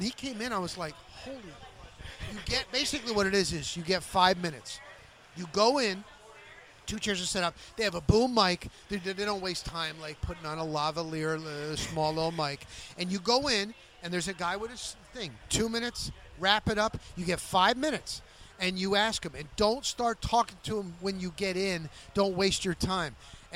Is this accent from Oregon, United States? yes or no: no; Tampa, Florida, United States; listen, man, I am from Tampa Bay, and we've got Winky Wright.